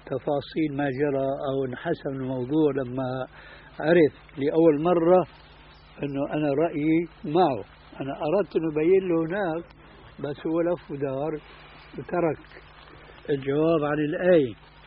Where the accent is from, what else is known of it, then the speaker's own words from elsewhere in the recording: Damascus, Damascus Governorate, Syria; وهذا قليل جدا عندنا في دمشق